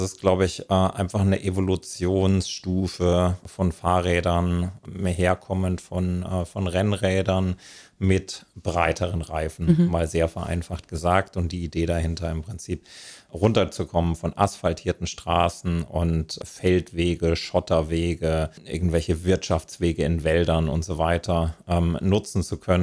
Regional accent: Spain; Ich komme aus Spanien

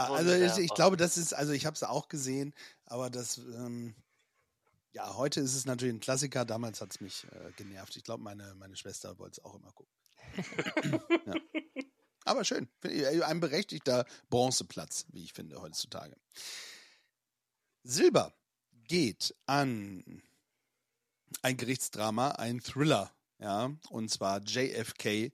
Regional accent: Bremen, Germany; Ja, also ein großartiger Bremer auch und aus meiner Heimat.

